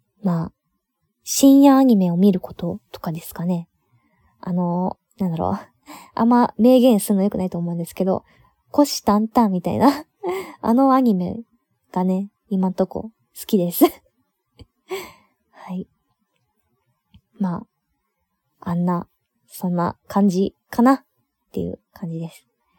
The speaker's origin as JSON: {"language": "Japanese", "region": "Okinawa", "country": "Japan", "moved": "yes", "said": "出身地は、沖縄です。はい。沖縄出身で、他のところにちょっと引っ越したりとかしてて、まあ、そんな感じでやってるんですけど、なのでもう本当に出身地ってだけで沖縄は、そんな感じなんですけど、今でもたまに戻ってきたりしています。"}